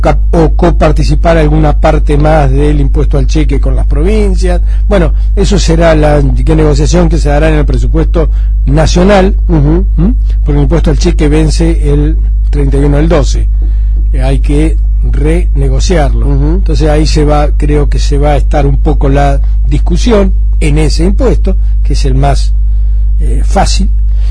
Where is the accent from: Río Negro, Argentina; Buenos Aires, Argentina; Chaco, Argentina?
Buenos Aires, Argentina; como bonaerense, me alegra mucho tener representantes que se preocupan por la provincia de Buenos Aires